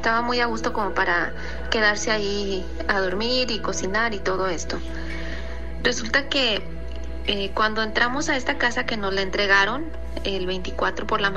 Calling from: Guadalajara, Jalisco, Mexico; de Guadalajara y quiero platicarles algo que nos sucedió el 24 y 25 de diciembre.

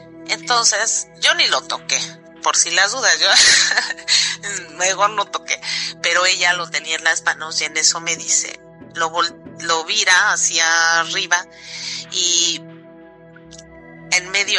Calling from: Germany

